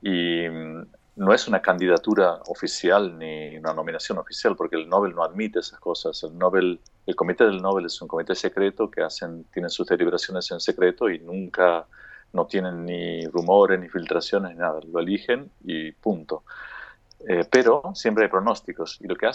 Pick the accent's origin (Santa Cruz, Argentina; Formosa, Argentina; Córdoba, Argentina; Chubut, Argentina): Córdoba, Argentina; now in Canada; Estoy en Canadá, sí, hace muchos años ya. Yo me fui de Argentina hace 32 años y estoy en Canadá hace 22 años.